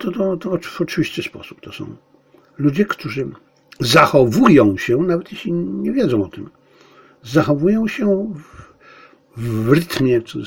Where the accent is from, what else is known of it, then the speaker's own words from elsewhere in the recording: Bielcza, Lesser Poland, Poland; ja wyrosłem w tym niby można powiedzieć, że tylko na wsi, tylko u dziadzia w Bielczy pozdrawialiśmy się takim pozdrowieniem